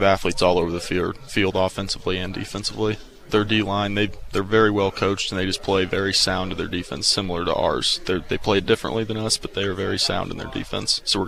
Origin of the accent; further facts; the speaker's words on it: Chatham, Illinois, United States; now in Maryville, United States; Yeah, so actually I'm from Chatham, Illinois. It's a small town right outside of Springfield, Illinois